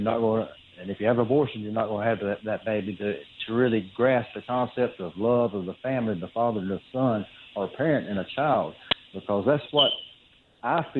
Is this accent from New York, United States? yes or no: no; Georgia, United States; I'm from Georgia, and they got.